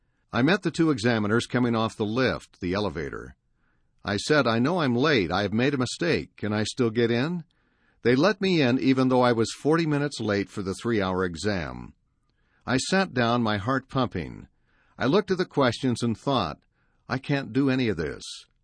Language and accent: English; Auckland, New Zealand; I grew up in Auckland on North Island, New Zealand.